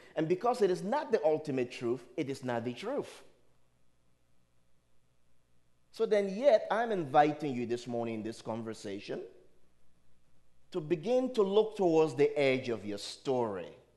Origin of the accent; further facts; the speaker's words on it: Liberia; English is a second language; now in United States; I come from Africa, Liberia. We grew up speaking dialects. And then later on, you learn English. And then here in America, I learned and studied Greek, Hebrew, and a little bit of Aramaic.